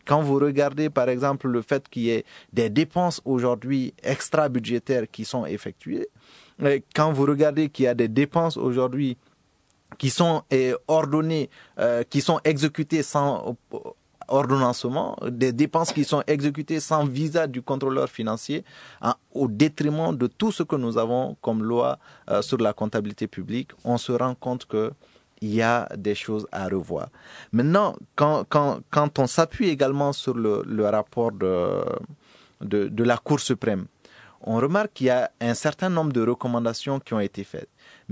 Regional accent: Mali; en tant que Malien, de voir mon pays

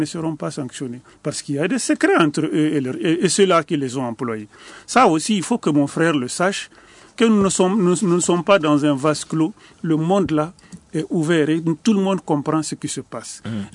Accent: Mali; nous sommes des Maliens, nous aurons toujours les ressorts nécessaires pour nous entendre.

